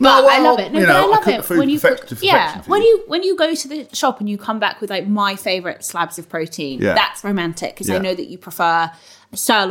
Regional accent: London, United Kingdom; now in Northampton, United Kingdom; I'm a Londoner, and like I live now in Northampton with James

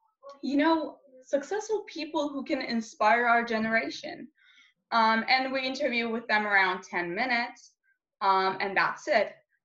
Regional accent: Istanbul, Turkey; I'm from Istanbul, Turkey, a 17-year-old gender activist.

